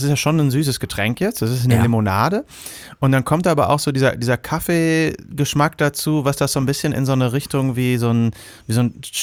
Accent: Germany; als Deutscher

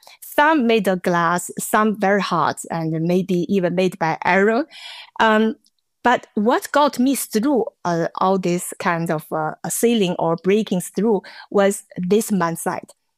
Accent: Beijing, China; I came from Beijing and working in the engineering environment in China where women were present.

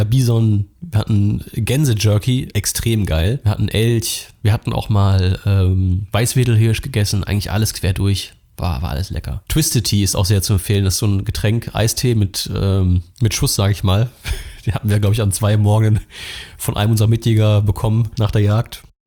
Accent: Germany; Da sind wir dann doch verwöhnt als Deutsche.

